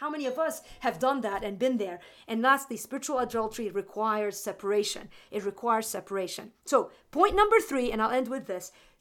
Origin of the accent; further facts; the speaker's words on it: Lebanon; I grew up in Lebanon. I've traveled all over the world